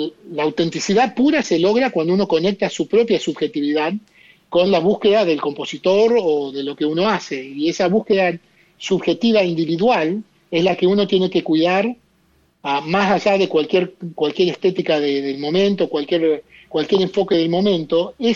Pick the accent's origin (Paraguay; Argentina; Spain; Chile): Argentina; now in Canada; yo soy tan argentino como canadiense